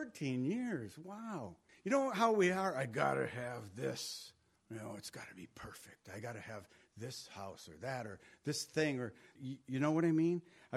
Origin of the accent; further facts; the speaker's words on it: United States; I'm an American. I have rights.